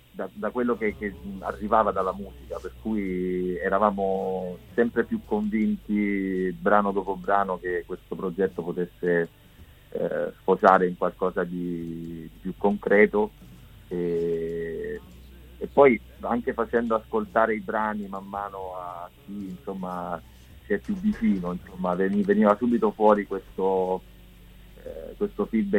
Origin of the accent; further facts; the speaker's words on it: Maratea, Basilicata, Italy; born there; now in Rome, Italy; sono nato in Basilicata, a Maratea, ma ormai sto a Roma da più tempo di quanto sono stato in Basilicata.